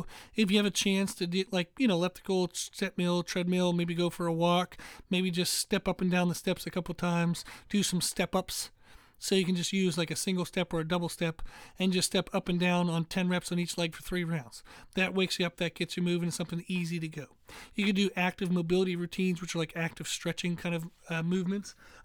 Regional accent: Pennsylvania, United States; I grew up in the north. I grew up in Pennsylvania.

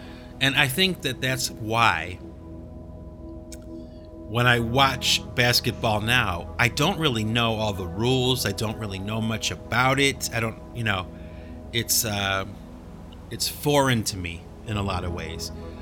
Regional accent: Cleveland, Ohio, United States; born there; And, you know, I live near Boston and I was born in Cleveland.

